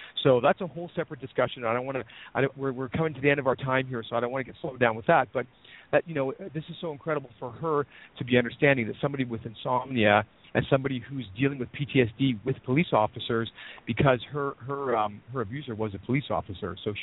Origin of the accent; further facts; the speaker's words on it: Canada; I'm a dentist from Canada